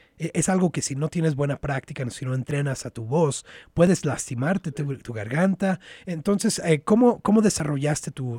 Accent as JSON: {"language": "Spanish", "country": "United States", "tie": "born or raised there", "said": "yo nací en Estados Unidos y viví la mayor parte de mi vida, he vivido la mayor parte de mi vida en Estados Unidos, pero de joven yo no tenía esa conexión a México"}